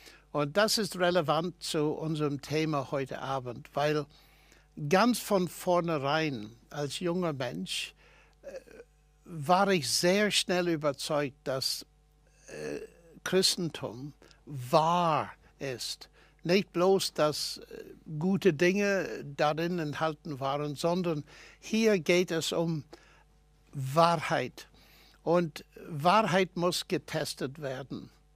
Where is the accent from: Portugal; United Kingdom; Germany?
United Kingdom; Northern Ireland; German is a second language; Ich bin in Nordirland geboren und aufgewachsen. Meine Eltern waren überzeugte und glaubwürdige Christen.